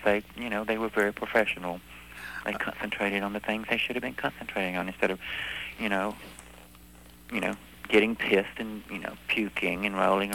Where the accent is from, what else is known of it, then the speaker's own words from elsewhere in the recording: the South, United States; You know, I'm born in the South. I was raised on